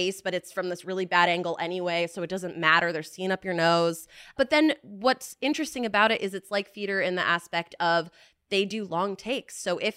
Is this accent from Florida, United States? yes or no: yes; Florida, United States